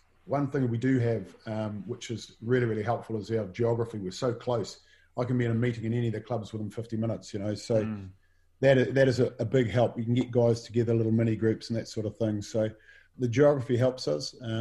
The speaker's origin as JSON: {"language": "English", "country": "New Zealand", "said": "as a New Zealander"}